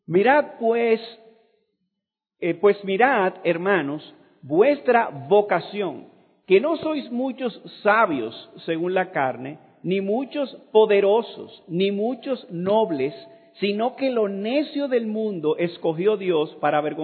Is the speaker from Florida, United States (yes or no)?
yes; Florida, United States; Ahí donde vivo es una ciudad que está alrededor de Fort Lauderdale. ¿Sabes cuántos nombres raros, verdad? Pero yo le digo a la gente para que no se compliquen, yo vengo del sur de la Florida